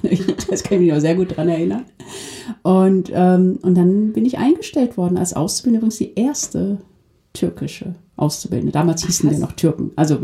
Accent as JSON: {"language": "German", "town": "Duisburg", "region": "North Rhine-Westphalia", "country": "Germany", "tie": "born or raised there", "said": "es ist meine Heimatstadt. Und wenn ich an Duisburg denke, dann wird es mir warm ums Herz. Ich denke an meine Kindheit, ich denke an meine Freunde, an die Schule, an meine Lehrerin, natürlich auch an meine Familie. Und ich habe eine schöne Kindheit gehabt."}